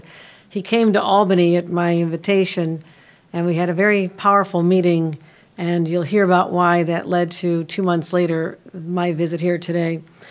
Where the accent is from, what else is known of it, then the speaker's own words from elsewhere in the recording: Hamburg, Germany; I'm from Hamburg.